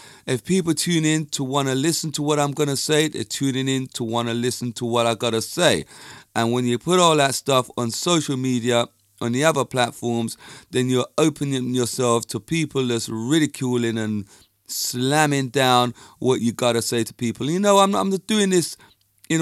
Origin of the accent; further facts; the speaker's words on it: England, United Kingdom; now in -; Although I wasn't born in Jamaica, I can go to Jamaica and they don't know that I'm an English person, because I can just drop into that accent naturally.